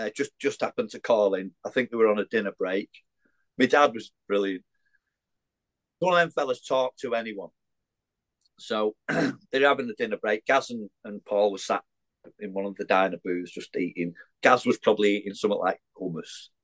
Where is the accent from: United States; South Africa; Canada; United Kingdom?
United Kingdom; Widnes, North West England; I had to be in bloody Widnes. It's my hometown.